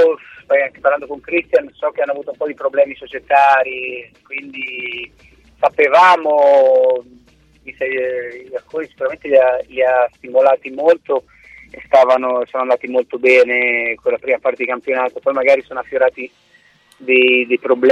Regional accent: La Spezia, Liguria, Italy; poi io sono di La Spezia, i Cinque Terre, amo posti di mare

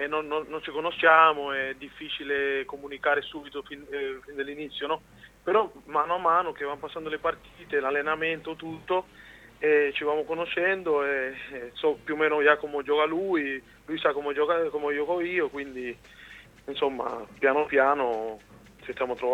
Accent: Cuba; Italian is a second language; il problema è che sono cubano, quello lo porto già nel sangue, no?

